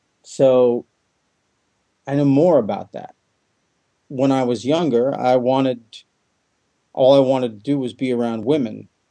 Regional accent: United States; I've been in exile from America. As an American, you see me as being an exile.

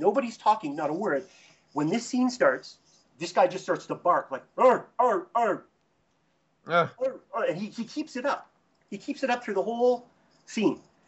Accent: Edmonton, Alberta, Canada; I'm from Edmonton, Alberta, originally, and it's the birthplace of Marshall McLuhan, I might add.

